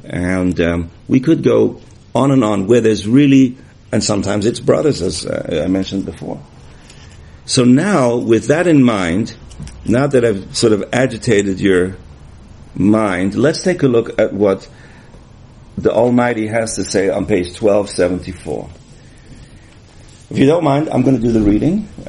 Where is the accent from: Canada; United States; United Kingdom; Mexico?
United Kingdom; England; So here's how I grew up in England. I don't want to get too onto this, but I did grow up in England.